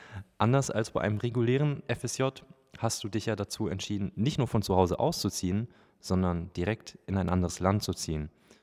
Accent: Halle, Saxony-Anhalt, Germany; ich komme aus Halle. Halle-Saale gibt es

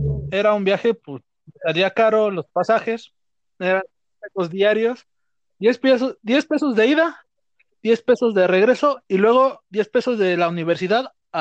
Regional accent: Tenancingo, Mexico; Yo, en mi pueblo, entre mis amigos, soy conocido como el chico que atropella coches en su bicicleta.

